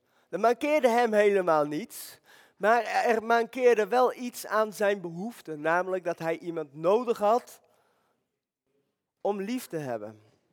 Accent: Netherlands; Nou, ik ben een Nederlander.

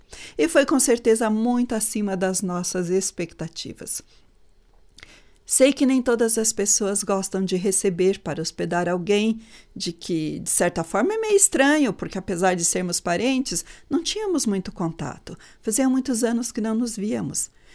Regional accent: Foz do Iguaçu, Paraná, Brazil; born there; Como sou nascida lá e fazia mais de 30 anos que eu não visitava minha cidade natal

